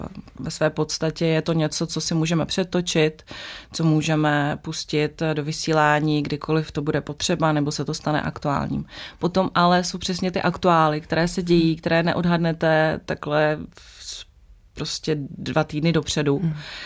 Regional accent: Kazakhstan; že pocházím z Kazachstánu, takže jsem musela vysvětlit tu genezi vlastně sebe.

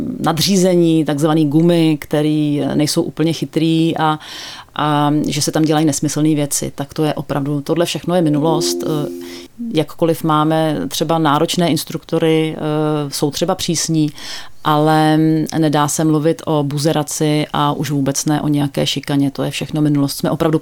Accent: Prague, Czechia; tím, že jsem jako dítě vyrůstala v Praze a jako studentka jsem se přivydělávala jako průvodkyně

